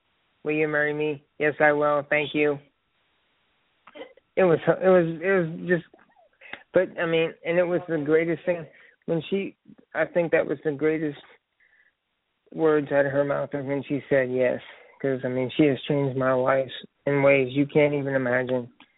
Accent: Lafayette, Indiana, United States; if anyone lives in my hometown of Tooting County in Lafayette, where I'm from, we have a Feast of the Hunter's Moon.

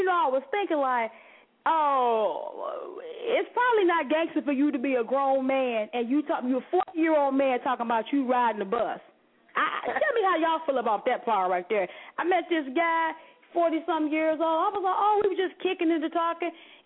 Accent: Nutbush, Tennessee, United States; Yeah, I know I'm from Nutbush. Don't judge me. Judge me. I'm from Nutbush.

